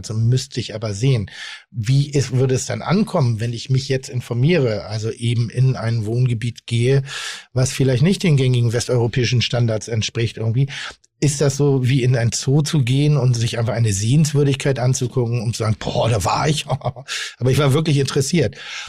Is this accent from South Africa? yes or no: yes; Durban, KwaZulu-Natal, South Africa; Unsere Seele ist in Durban. Das ist da, wo unsere Wurzeln sind. Das ist da, wo wir herkommen. Wir kommen nicht aus Kapstadt. Wir kommen aus Durban.